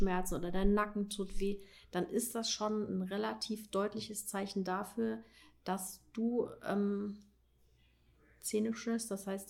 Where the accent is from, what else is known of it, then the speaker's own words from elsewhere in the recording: East Germany, Germany; weil ich bin noch ein Ossi. Ich bin noch in der DDR aufgewachsen.